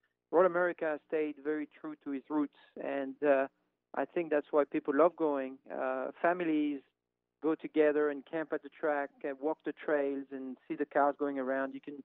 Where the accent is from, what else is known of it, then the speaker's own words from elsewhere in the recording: France; I grew up in France